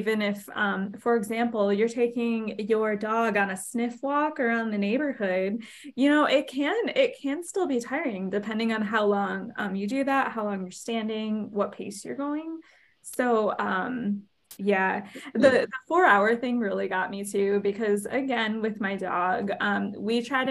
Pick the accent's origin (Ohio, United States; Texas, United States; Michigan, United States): Michigan, United States; You know, I grew up right outside of Detroit, where there are factories, kind of near like Zog Island, and that was all being pumped into the air.